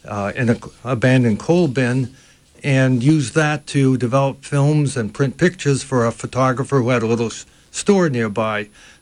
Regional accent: New Bedford, Massachusetts, United States; I grew up in New Bedford. It had been a very rich city during the 1800s because of whaling, and so it still has a whaling museum there.

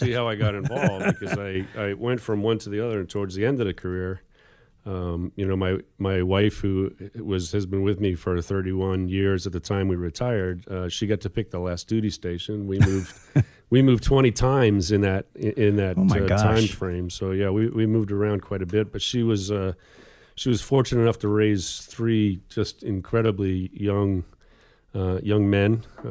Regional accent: Portsmouth, Virginia, United States; born there; also born or lived in East Coast; I was born in Portsmouth, Virginia. 4 months later, I began my trek up and down the East Coast. So when people ask me where I'm from, I say the East Coast

